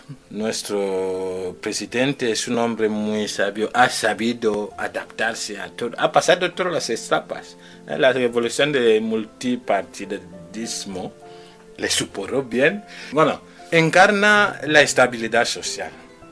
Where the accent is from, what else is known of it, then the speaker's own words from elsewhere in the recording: Cameroon; porque yo vengo de Camerún. Veo cómo la gente vive